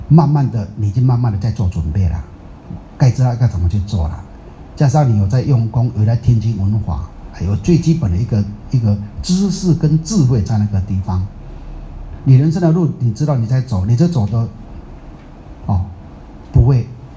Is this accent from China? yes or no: no; Taiwan; 以前我们乡下是这样呢。50年前，我们台湾的乡下刚崩坏的乡下都这样呢。